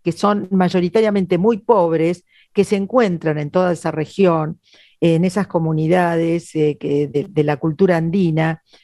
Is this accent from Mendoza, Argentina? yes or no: no; Buenos Aires, Argentina; un tema que es muy ajeno a los que somos porteños